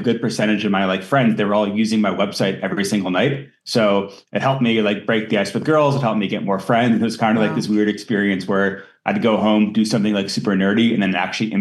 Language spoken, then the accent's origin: English; New Jersey, United States; I grew up in the suburbs of New York City in New Jersey in a very regular family.